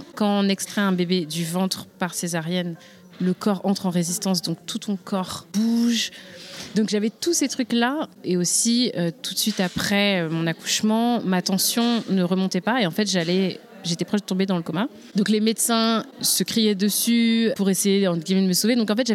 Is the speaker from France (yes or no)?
no; Benin; parce que je suis béninoise